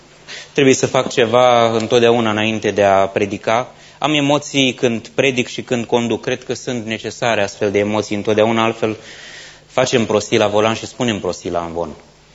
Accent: Iași, Iași County, Romania; accent: Moldova; also born or lived in Ploiești / Bucharest; now in Oradea, Romania; Asta este pentru că m-am născut la Ploiești, am trăit la Iași, am făcut facultatea la București, am făcut armata în Dobrogea și trăiesc acum în Ardeal.

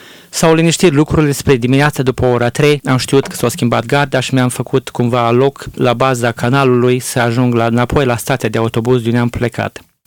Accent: Bucovina, Romania; eu sunt din Bucovina, era la capătul ăla de țară.

